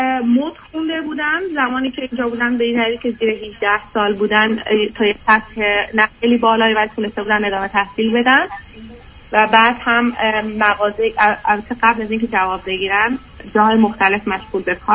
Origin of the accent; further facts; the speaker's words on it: Mashhad, Razavi Khorasan, Iran; من مشهد به دنیا آمدم و شهر مذهبی بزرگ شدم